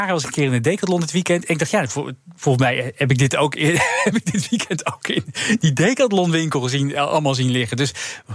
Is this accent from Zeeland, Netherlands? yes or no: no; Utrecht, Netherlands; Ja, want ik kom uit, opgegroeid in Utrecht.